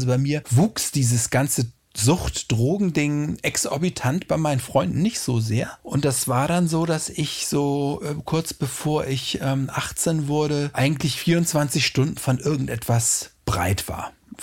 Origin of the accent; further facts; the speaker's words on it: Hamburg, Germany; Also ich bin in Hamburg aufgewachsen